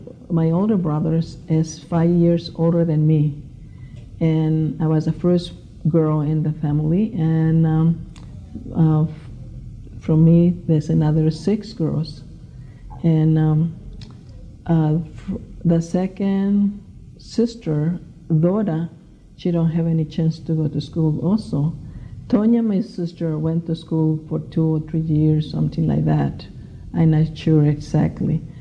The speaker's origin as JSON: {"language": "English", "country": "Mexico", "moved": "yes", "lives_now": "United States", "said": "When I came from Mexico, my little town, I came to Tijuana."}